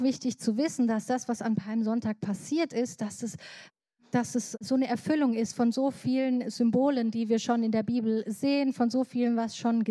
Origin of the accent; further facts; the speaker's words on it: Libya; Als Kind bin ich in Libyen aufgewachsen